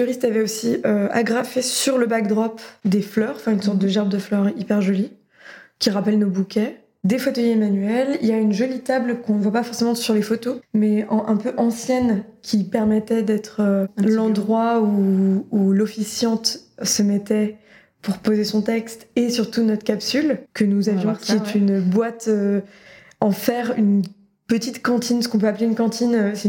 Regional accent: Rennes, Brittany, France; parce que je suis de Rennes

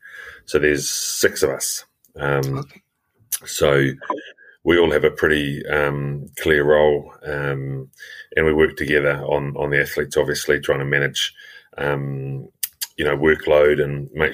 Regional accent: Tauranga, Bay of Plenty, New Zealand; also born or lived in Australia; From New Zealand, I live in Tauranga, and yeah, I was born and bred in New Zealand. I went overseas to study in Australia for 4 years

